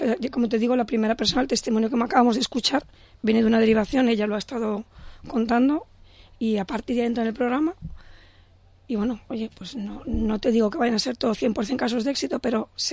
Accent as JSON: {"language": "Spanish", "town": "Madrid", "region": "Community of Madrid", "country": "Spain", "said": "soy de Madrid y me conozco las, es el área total"}